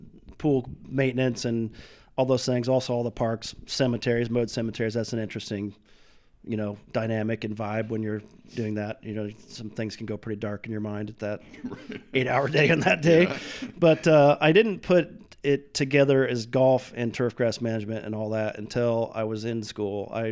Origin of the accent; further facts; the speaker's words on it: Osceola, Iowa, United States; Like several other Midwestern states, I'm not sure who currently owns the record for 9-hole facilities per capita. It's got to be us or Kansas.